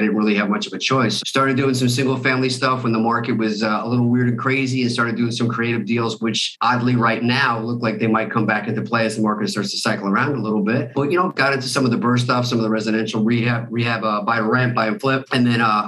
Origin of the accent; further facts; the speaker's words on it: New York, United States; I grew up in New York, a little bit of a lost soul, just going to college to have a good time.